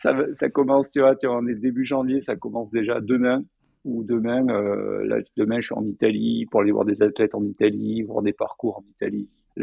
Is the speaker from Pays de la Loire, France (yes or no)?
no; Provence-Alpes-Côte d'Azur, France; je viens des Hautes-Alpes, qui est un territoire très outdoor